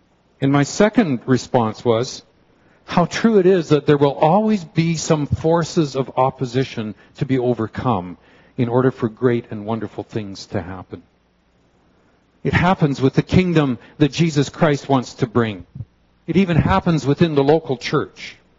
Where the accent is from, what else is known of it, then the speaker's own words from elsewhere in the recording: British Columbia, Canada; I grew up in British Columbia, been to the University of Vancouver, so out on the west coast of Canada.